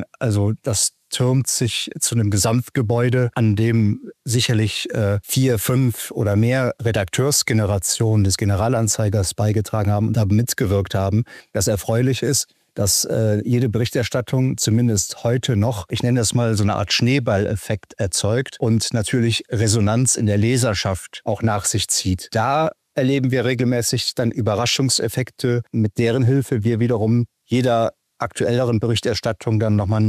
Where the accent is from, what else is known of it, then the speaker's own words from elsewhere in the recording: Bonn, North Rhine-Westphalia, Germany; Zu meiner persönlichen Perspektive kann ich sagen, dass wir bei Bonn auch ganz nebenbei über meine Heimatstadt sprechen.